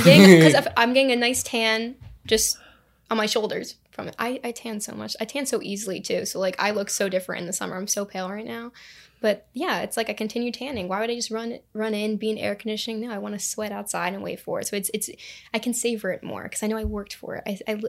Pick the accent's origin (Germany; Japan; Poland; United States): United States; New Jersey; Like, I really sincerely love New Jersey, and I wouldn't love New Jersey unless I was from Monmouth County.